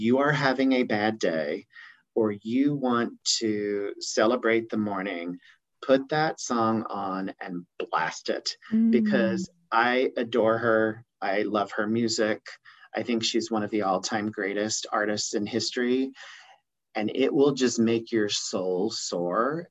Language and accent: English; Illinois, United States; now in New York, United States; I grew up in rural Southern Illinois and went to a state school 10 minutes from my hometown.